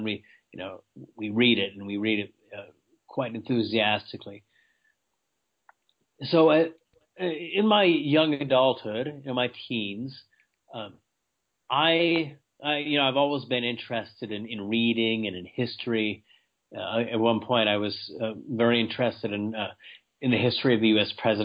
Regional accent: Wyoming, United States; So I was born and raised in a western Wyoming in a little rural community, only about 2,000 people in my hometown, not even a stoplight to speak of.

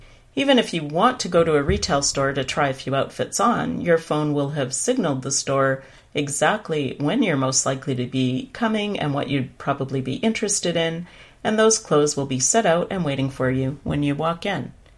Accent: Edmonton, Alberta, Canada; a big event that's happening here in my hometown of Edmonton this week

